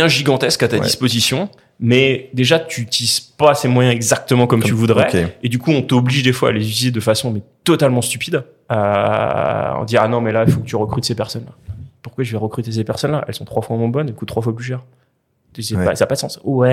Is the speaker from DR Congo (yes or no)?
no; France; alors moi je suis français